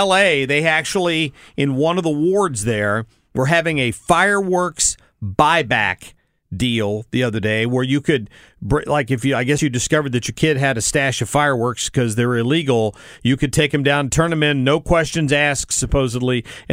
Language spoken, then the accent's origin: English; United States; I don't need your permission to do that. I'm an American.